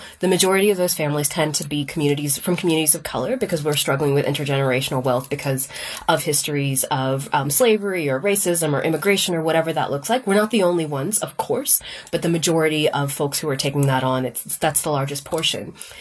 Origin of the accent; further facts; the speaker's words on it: Texas, United States; I grew up in Texas, and I grew up in a smaller, more conservative town.